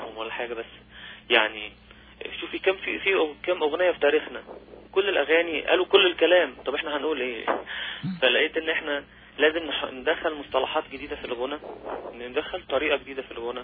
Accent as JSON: {"language": "Arabic", "country": "Egypt", "said": "يمكن أنا تأثرت أكتر بالفنانين عندنا في مصر"}